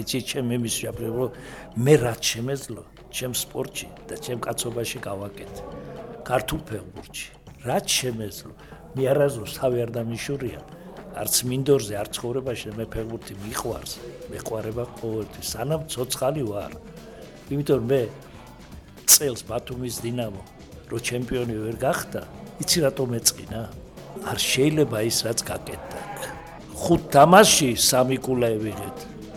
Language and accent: Georgian; Batumi, Adjara, Georgia; მაგრამ ბათუმელი ვარ მე, ბათუმი ვარ.